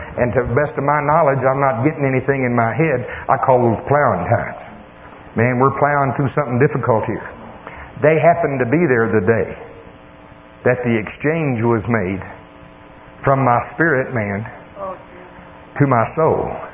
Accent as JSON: {"language": "English", "region": "Oklahoma", "country": "United States", "said": "See, I'm from Oklahoma. Most of my relatives are farmers."}